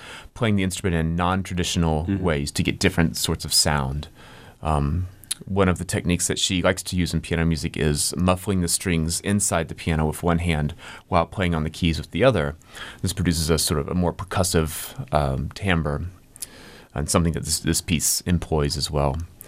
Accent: North Carolina, United States; I should mention that Carolina is from my home state of North Carolina, so I'm particularly proud of that.

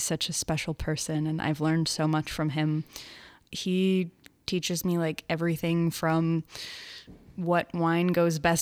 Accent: Bloomington, Indiana, United States; And I usually just say I'm from Bloomington because it's the place that I feel the most connected to, because I have so many musical memories there.

